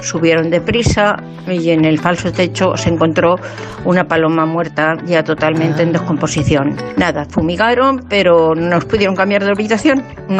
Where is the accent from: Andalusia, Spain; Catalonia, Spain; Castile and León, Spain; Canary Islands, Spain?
Castile and León, Spain; Santa Marta de Tormes; de Santa Marta, de Salamanca.